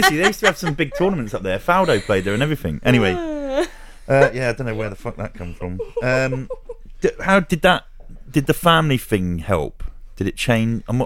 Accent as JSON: {"language": "English", "town": "Luton", "region": "East of England", "country": "United Kingdom", "tie": "born or raised there", "said": "Well, I grew up in Luton, yeah."}